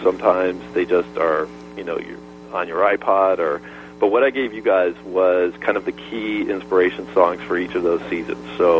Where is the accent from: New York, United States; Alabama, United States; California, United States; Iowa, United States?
New York, United States; I'm from upstate New York, where we always had like 2 feet of snow on Halloween